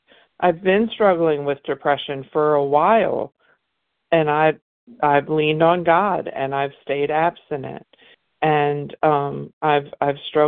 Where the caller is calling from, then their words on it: Mississippi, United States; Good morning, family. … I'm calling from Mississippi.